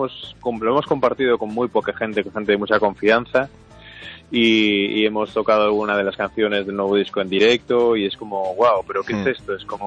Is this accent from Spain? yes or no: yes; Valdoviño, Galicia, Spain; yo me crié en Valdoviño, veraneaba todos los años en Valdoviño